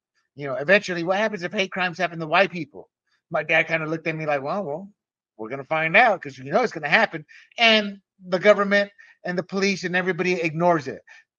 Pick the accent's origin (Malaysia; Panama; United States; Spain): Panama; I have a true passion for equality, having been born and raised in Panama as an American citizen, seeing the inequality that dictatorships brought